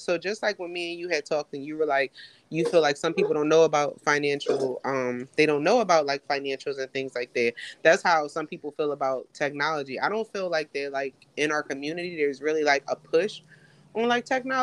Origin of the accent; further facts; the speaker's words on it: Philadelphia, Pennsylvania, United States; So, I grew up in Philadelphia. I live in Philadelphia.